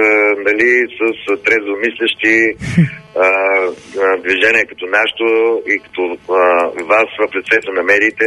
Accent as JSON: {"language": "Bulgarian", "town": "Varna", "region": "Varna Province", "country": "Bulgaria", "said": "И да не говорим, нали, че аз съм от Варна и така нататък."}